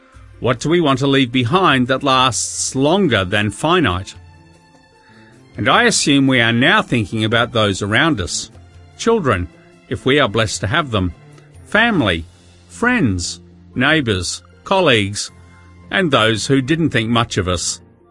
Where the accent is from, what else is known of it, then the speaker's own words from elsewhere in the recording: Australia; now in United Kingdom; Once we had moved past my being Australian